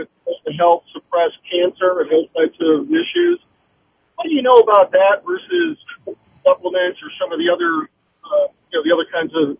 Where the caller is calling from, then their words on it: Albuquerque, New Mexico, United States; I'm here in Albuquerque.